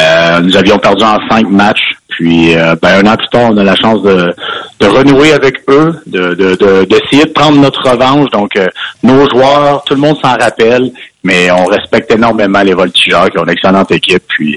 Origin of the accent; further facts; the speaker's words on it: Montreal, Quebec, Canada; now in Victoriaville, Canada; j'ai grandi à Montréal. Je viens du lac Saint-Louis, puis j'ai été repêché au premier tour des Tigres de Victoriaville en 97, puis j'ai jamais reparti. Je suis ici depuis 97.